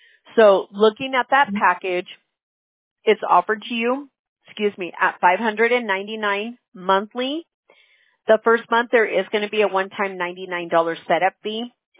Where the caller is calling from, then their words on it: California, United States; California. I'm in California.